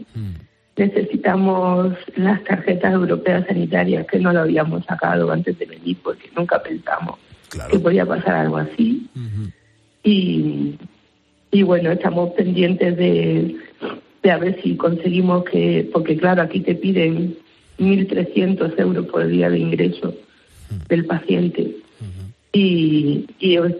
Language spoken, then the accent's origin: Spanish; Andalusia, Spain; now in Palma de Mallorca, Spain; vivimos en Palma de Mallorca. Uh-huh. Y, bueno, somos andaluces, pero llevamos muchísimos años viviendo allí. Uh-huh. Nuestros hijos nacieron allí y somos de Palma de Mallorca.